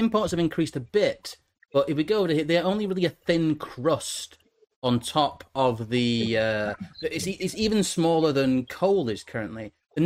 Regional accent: the north of England, United Kingdom; accent: northern; I can turn my northern accent.

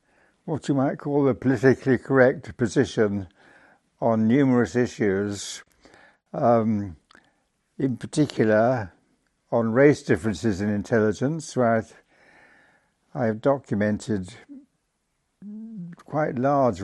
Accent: London, United Kingdom; I was born in London, in the London suburb of Hampstead, on the 20th of century, February 1930. It was there that I spent my first 5 years.

